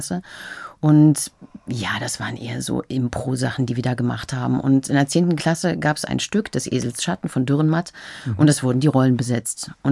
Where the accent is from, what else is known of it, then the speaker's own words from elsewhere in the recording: Dresden, Saxony, Germany; Ich stamme aus Dresden